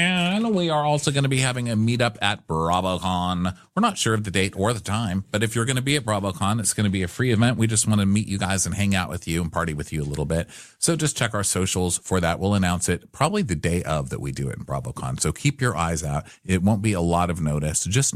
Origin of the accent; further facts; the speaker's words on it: Ohio, United States; now in Orange County, United States; I'm in Orange County, but I'm from Ohio.